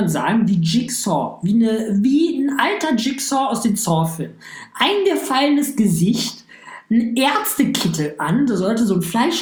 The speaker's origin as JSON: {"language": "German", "town": "Düsseldorf", "region": "North Rhine-Westphalia", "country": "Germany", "said": "Ich komme aus Düsseldorf"}